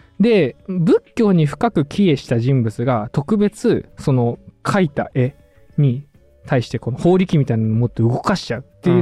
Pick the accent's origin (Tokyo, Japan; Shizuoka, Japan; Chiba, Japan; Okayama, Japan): Chiba, Japan; Kashiwa; 僕の故郷の、千葉県柏市の